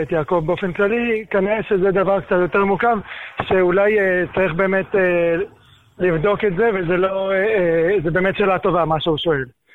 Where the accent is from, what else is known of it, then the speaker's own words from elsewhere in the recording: Bnei Brak, Tel Aviv District, Israel; כן. אני בני ברקי.